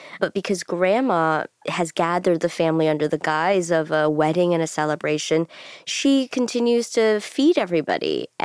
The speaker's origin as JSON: {"language": "English", "country": "China", "moved": "yes", "lives_now": "United States", "said": "to negotiate between my American identity and my Chinese identity."}